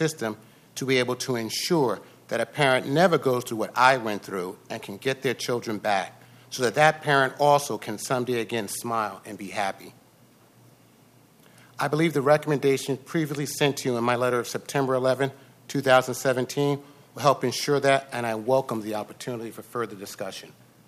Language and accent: English; Piscataway, New Jersey, United States; I'm from Piscataway, New Jersey. I was living temporarily in Apple Valley, Minnesota, when I became involved with CPS.